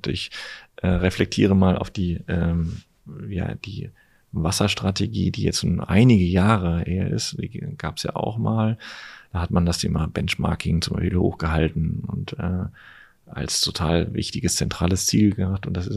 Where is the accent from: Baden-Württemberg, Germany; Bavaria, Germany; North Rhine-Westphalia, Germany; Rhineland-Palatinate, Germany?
North Rhine-Westphalia, Germany; Wir kommen aus Nordrhein-Westfalen, stehe ständig im Stau